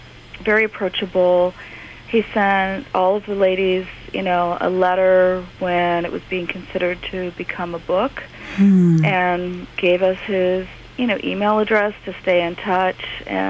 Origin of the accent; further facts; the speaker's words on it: San Francisco, California, United States; I'm in my hometown in San Francisco.